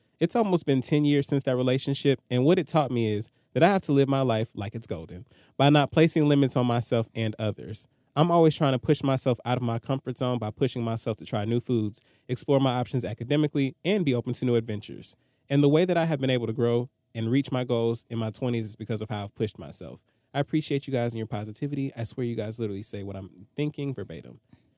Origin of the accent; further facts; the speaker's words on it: Toronto, Ontario, Canada; I'm from Toronto, and the legal drinking age here is 19